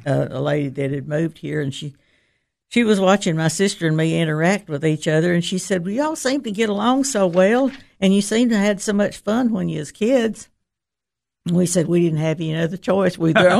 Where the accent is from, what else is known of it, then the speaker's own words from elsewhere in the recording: Tennessee, United States; Overton County, closer to Rickman. We're in the lower end